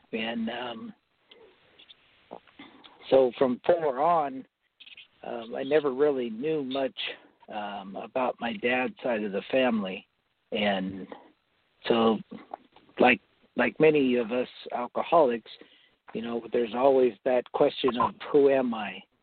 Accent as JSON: {"language": "English", "region": "Colorado", "country": "United States", "said": "from Colorado, and I'm 53 years old, and my heritage, I'm Apache from the Taos Pueblo."}